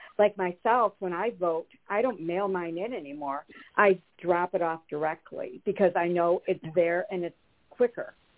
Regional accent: Michigan, United States; from Michigan.

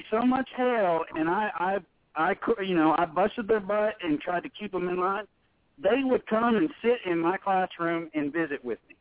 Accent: Wilmington, Ohio, United States; born there; my parents were born and raised in Athens, Ohio, and all my family's up there, and that's where I was born in Wilmington, Ohio, outside of Cincinnati.

